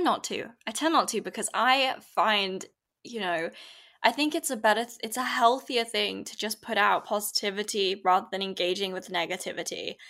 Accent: Saudi Arabia; Because I grew up in Saudi Arabia. My dad still lives there.

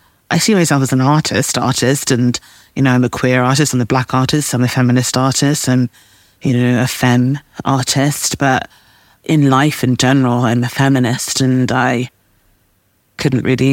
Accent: London, United Kingdom; near the same area that I grew up in London. So we were just having a nice little, this group of Southwest London women, including Sonia Boyce

